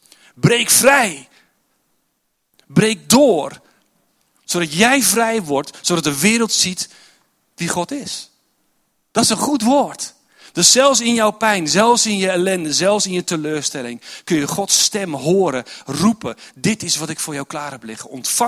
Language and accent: Dutch; Doetinchem, Gelderland, Netherlands; born there; Dus ik ben in Doetinchem geboren, vervolgens de halve wereld overgereisd en nu ben ik hier weer.